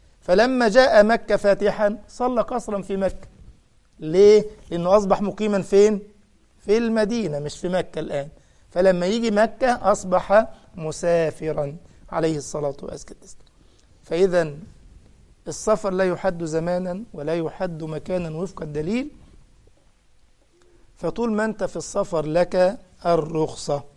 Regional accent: Egypt; moved away as an adult; now in Germany; يعني أنا الآن مقيم عندكم في ألمانيا، بروح عطلة لمصر، بلدي مصر وبيتي في مصر وأولادي في مصر

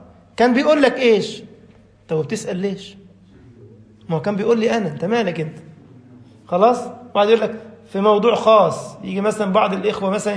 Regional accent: Egypt; يعني كلمة جميلة عندنا في مصر يعني حلوة

